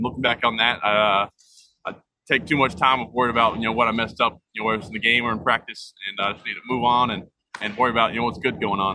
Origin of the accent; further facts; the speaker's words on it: the South, United States; I know it's kind of offensive to chefs, but I grew up in the South a little bit.